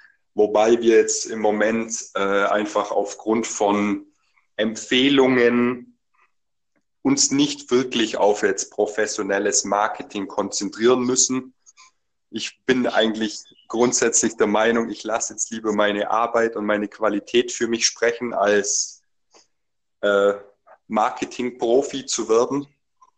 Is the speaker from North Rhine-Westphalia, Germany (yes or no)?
no; Bellenberg, Bavaria, Germany; Und mein Heimatdorf ist eben dieses besagte Wellenberg.